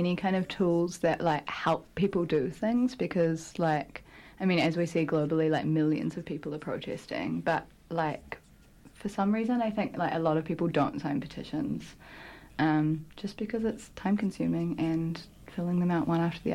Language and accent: English; New Zealand; we're from New Zealand, we're just this little island on the bottom of the earth